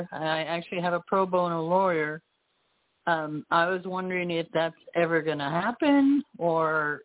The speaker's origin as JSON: {"language": "English", "town": "Alice", "region": "Texas", "country": "United States", "said": "Oh, I'm from Alice, Texas."}